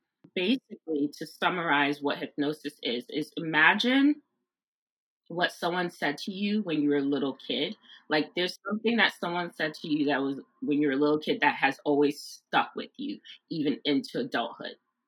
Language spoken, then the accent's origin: English; Brooklyn, New York, United States; I'm from Brooklyn, so I don't know like what you guys talking about.